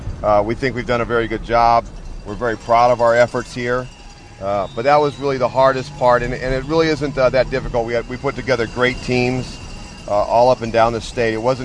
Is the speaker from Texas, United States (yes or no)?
no; Fairfield, California, United States; the Solano Bicycle Classic in Fairfield, my hometown